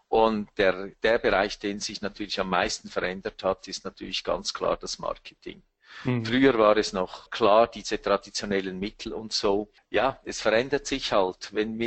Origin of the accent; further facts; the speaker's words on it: Zurich, Switzerland; Ich komme aus der Schweiz, aus Zürich.